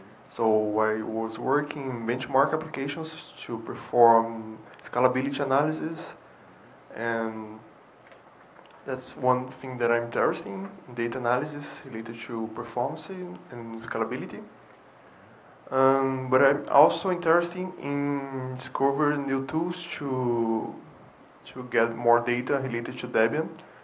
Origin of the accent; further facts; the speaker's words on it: Brazil; I'm from Brazil.